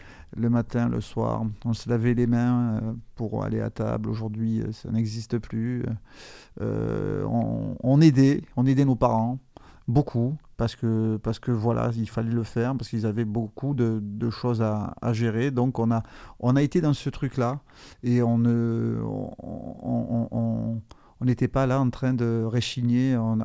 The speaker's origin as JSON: {"language": "French", "town": "Marseille", "region": "Provence-Alpes-Côte d'Azur", "country": "France", "tie": "born there", "said": "Alors je suis né à Marseille-Nord, je suis né à côté du parc Bellevue, dans le 13e."}